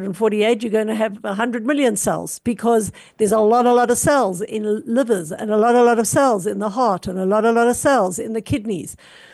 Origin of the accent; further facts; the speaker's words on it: South Africa; It doesn't matter that I'm South African and I live, you know, I'm Ashkenazi or I'm Sephardi